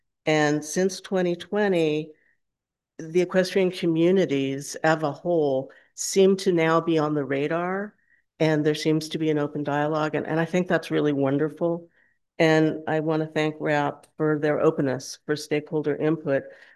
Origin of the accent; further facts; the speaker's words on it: Los Angeles, California, United States; I grew up in Los Angeles and since 1965 have been using Griffith Park.